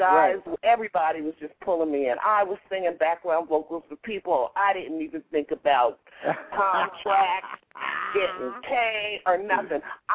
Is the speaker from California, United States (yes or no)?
no; New Jersey, United States; I grew up back in New Jersey